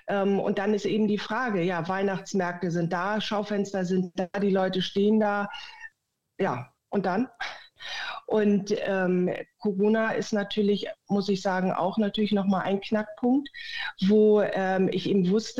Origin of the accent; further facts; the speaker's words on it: Hamburg, Germany; Ich komme ja aus Hamburg.